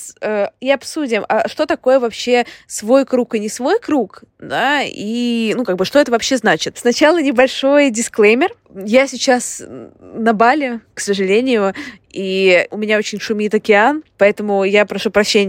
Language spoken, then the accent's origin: Russian; Saint Petersburg, Russia; я из Петербурга, из центра Петербурга